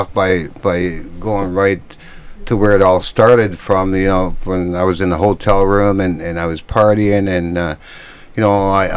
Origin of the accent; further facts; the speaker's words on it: Brampton, Ontario, Canada; I'm from Brampton. I'm not scared to say that. Mm-hmm. I'm from Brampton. I go back to Brampton, you know, every 3 months